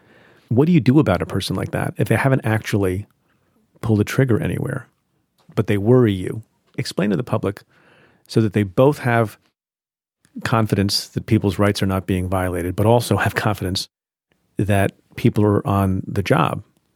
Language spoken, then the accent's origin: English; New Jersey, United States; I'm from New Jersey.